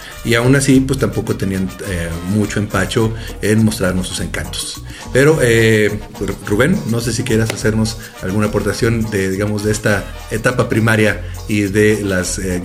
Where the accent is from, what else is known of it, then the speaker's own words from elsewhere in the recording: Mexico; hay sexy comedias en medio mundo, pero creo que ninguno como el mexicano, gracias al humor y la picardía que gozamos.